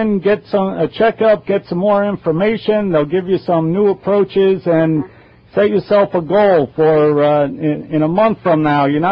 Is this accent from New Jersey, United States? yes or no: no; Bronx, New York, United States; born there; Well, it's the Yankees, of course. I was born in the Bronx. I have to be a Yankee fan.